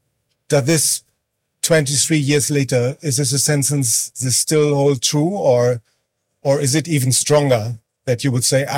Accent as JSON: {"language": "English", "country": "Germany", "tie": "born or raised there", "said": "for people from my generation growing up in West Germany, being a baby boomer, he doesn't need any introduction, because I simply grew up with him"}